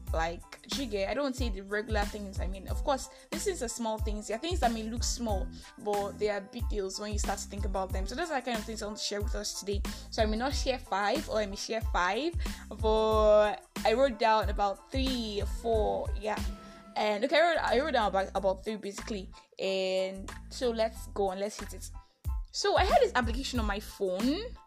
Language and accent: English; Nigeria; I am that Nigerian Christian alcoholic, and I hope that you had a good week.